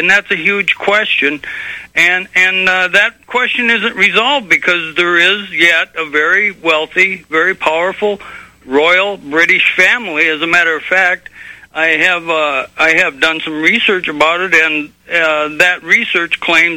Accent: United States; I certainly don't have a large voice, but I am an American.

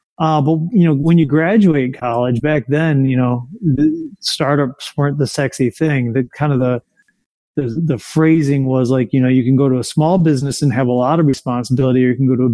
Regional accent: Detroit, Michigan, United States; So first of all, I grew up in an old neighborhood in Detroit. It's called Indian Village, if anybody's around there.

